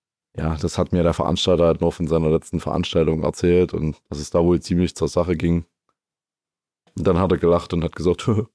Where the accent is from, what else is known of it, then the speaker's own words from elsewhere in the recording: Weida, Thuringia, Germany; Also in Kreiz, und ich bin ja aus Weida, und das ist, naja, mit dem Auto fährst du da vielleicht 15 Minuten rüber.